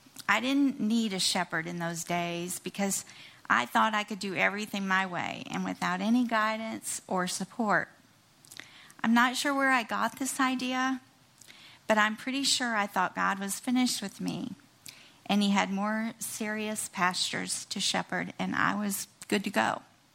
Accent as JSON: {"language": "English", "town": "Dallas", "region": "Texas", "country": "United States", "tie": "born there", "said": "I was born in Dallas at Florence Nightingale Hospital, which doesn't exist anymore."}